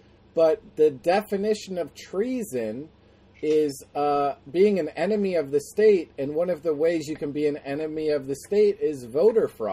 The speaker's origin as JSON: {"language": "English", "country": "United States", "said": "It's just weird to me, like, on the surface, as an American, what is coming out of the political system is just making no sense anymore."}